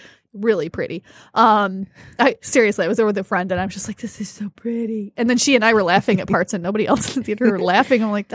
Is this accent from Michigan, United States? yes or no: yes; Michigan, United States; And I still back home. There's a movie theater. I'm from Northern Michigan. They don't have cup holders.